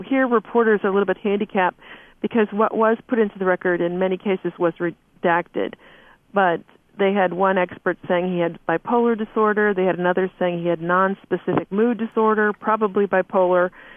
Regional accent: Illinois, United States; and it took in the town where I grew up, my hometown, just outside the city of Chicago.

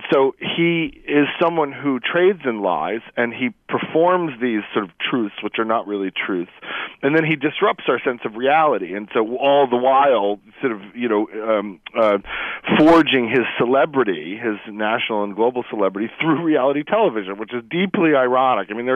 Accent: New York, United States; You know, I grew up in New York.

